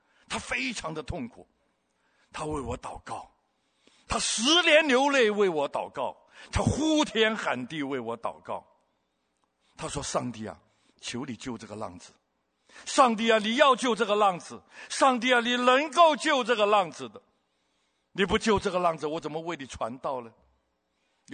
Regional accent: Hong Kong; moved away as an adult; now in Taiwan; 我从小在香港长大，也在香港混黑社会，也在香港吸毒

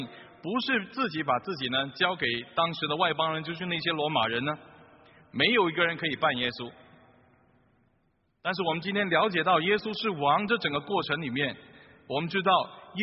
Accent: China; 是我们中国人也能够了解的

